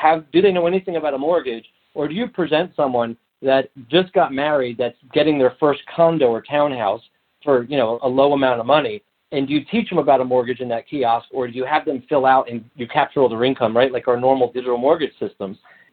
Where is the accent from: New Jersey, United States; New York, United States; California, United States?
New York, United States; I'm from New York.